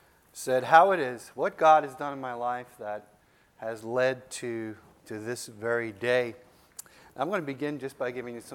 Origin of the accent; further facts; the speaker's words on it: New York, United States; And I grew up on Long Island. This is the only place I've ever lived.